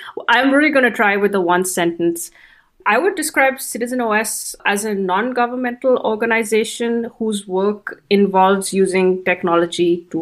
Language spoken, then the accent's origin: English; India; build relationships with civil society organizations in India, which is my home country.